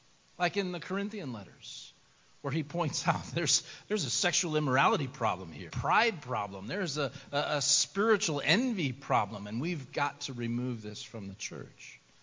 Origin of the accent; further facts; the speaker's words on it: Merrillville, Indiana, United States; I grew up in Northwest Indiana, in Merrillville.